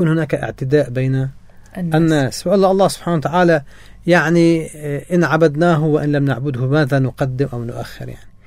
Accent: Lebanon

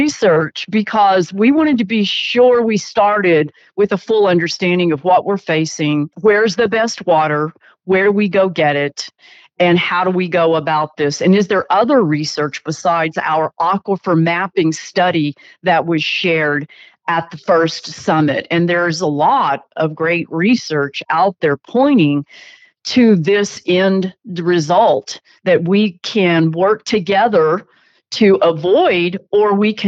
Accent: Portales, New Mexico, United States; I will tell you this, you know, Portales, my hometown, is just 19 miles south of us

